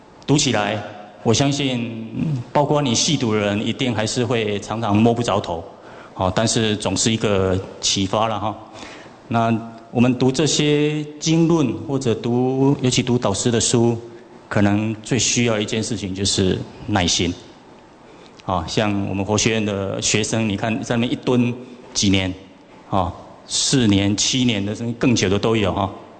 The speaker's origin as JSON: {"language": "Chinese", "region": "Chiayi", "country": "Taiwan", "tie": "born there", "said": "那今年非常高兴来到嘉义，那嘉义也是我的出生地啊。"}